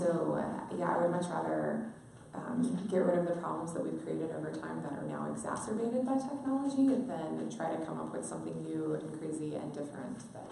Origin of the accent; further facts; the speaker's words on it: Georgia, United States; so in my home state of Georgia, the most in-demand career right now is welding